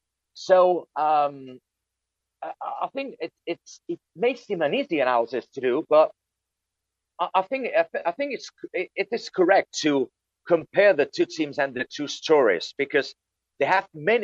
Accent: Spain; English is a second language; We are not Germans. We are not English. We are not Swede, we are not the Norwegian. We are people that are not strong physically. The Spanish sportsman best attribute is player quality, technical ability.

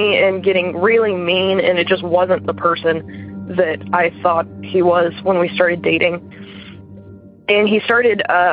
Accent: Midwest, United States; and I'm from the Midwest. I grew up in a Victorian house that was crazy haunted

